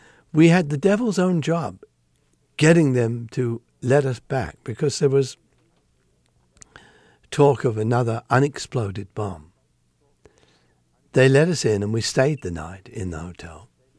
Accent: London, United Kingdom; accent: Cockney; And I lost my Cockney accent. I was a Cockney when I was a little boy. I lost it because I heard the BBC announcers speaking much more perfect English than I was

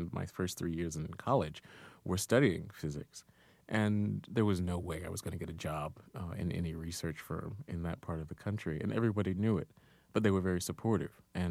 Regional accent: North Carolina, United States; you didn't see any writers when you were growing up in Duplin County.

